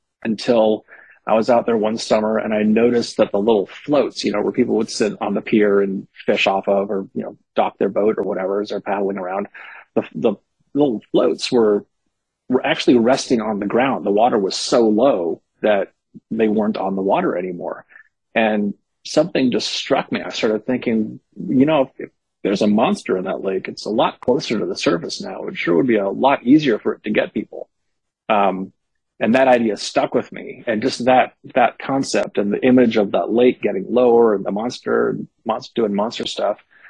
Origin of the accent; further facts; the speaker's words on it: Berkeley, California, United States; I was growing up in Berkeley in the 70s and 80s